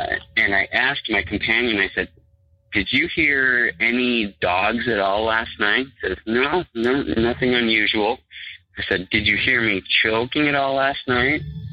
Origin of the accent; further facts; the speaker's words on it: Utah, United States; I'm from Utah, so safe guess, I am Mormon.